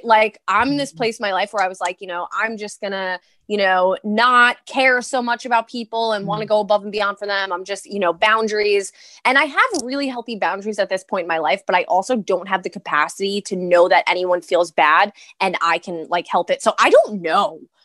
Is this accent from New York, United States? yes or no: yes; Brooklyn, New York, United States; also born or lived in Staten Island; Yeah. I'm from Brooklyn, Staten Island.